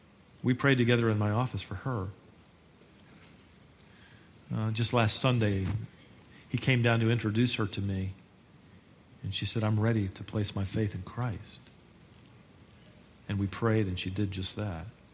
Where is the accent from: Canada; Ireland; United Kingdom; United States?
United Kingdom; England; In fact, we as English people use it.